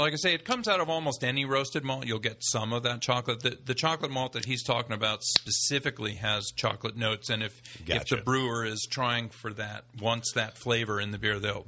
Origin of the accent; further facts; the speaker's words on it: Pennsylvania, United States; I grew up near Hershey, Pennsylvania.